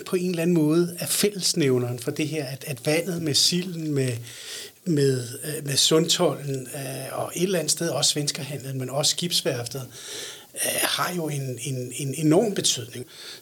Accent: Helsingør, Capital Region of Denmark, Denmark; Jeg er født og opvokset i Helsingør og flyttede 1993 ned i Indre By i Munkegade i det, der hedder Munkehuset.

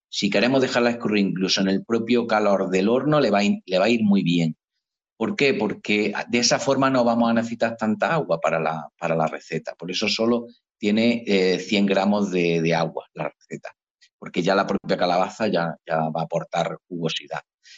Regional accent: Jaén, Andalusia, Spain; yo siendo de Jaén tengo que tirar para mi tierra.

